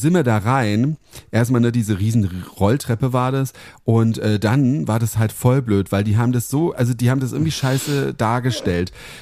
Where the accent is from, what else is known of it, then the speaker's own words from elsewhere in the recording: Heppenheim, Hesse, Germany; sind wir ja wieder in Heppenheim, in meiner alten Heimat